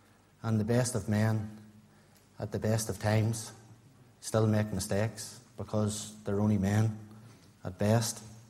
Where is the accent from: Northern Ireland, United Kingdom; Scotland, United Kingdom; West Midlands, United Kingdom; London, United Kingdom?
Northern Ireland, United Kingdom; Portadown; born there; I was born in 1974 in Portadown. I was born into a Christian home.